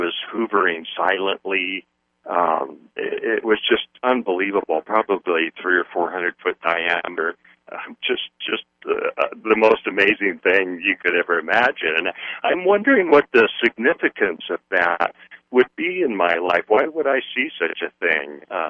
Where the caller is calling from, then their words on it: Montana, United States; I'm calling from Southwest Montana.